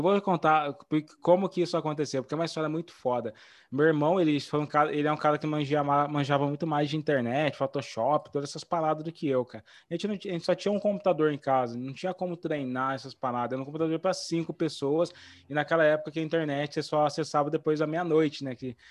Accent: Brazil; Que eu cresci no Morro de Itagaçaba.

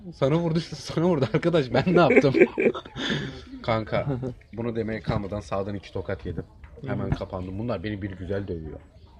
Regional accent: Beylikdüzü, Istanbul, Turkey; Zengin de değilim, Beylikdüzülüyüm.

